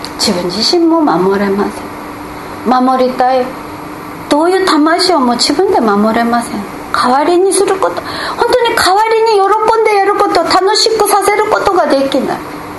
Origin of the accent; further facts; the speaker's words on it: South Korea; now in Japan; 私は韓国で生まれ育ちました。